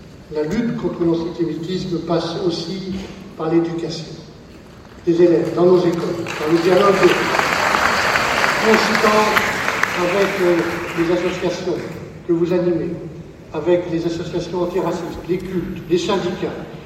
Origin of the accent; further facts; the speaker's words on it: France; ici chez nous en France, nous devons aussi regarder en face